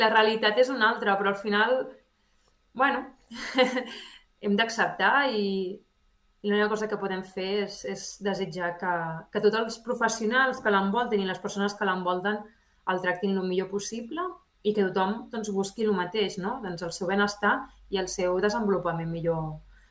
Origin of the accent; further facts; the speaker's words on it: Barcelona, Catalonia, Spain; now in Andorra; nosaltres som de Barcelona, l'arribar a Andorra doncs no teníem aquesta xarxa familiar